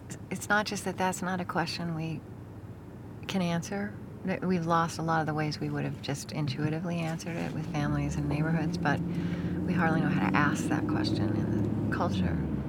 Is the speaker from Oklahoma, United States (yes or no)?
yes; Oklahoma, United States; now in Minnesota, United States; I grew up in Oklahoma. My kids are growing up in Minnesota, so it feels like home.